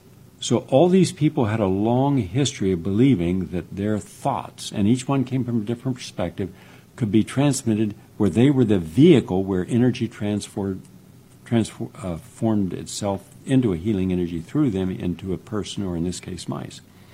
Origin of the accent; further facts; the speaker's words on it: West Virginia, United States; I was puzzled by a phenomenon I had seen growing up in West Virginia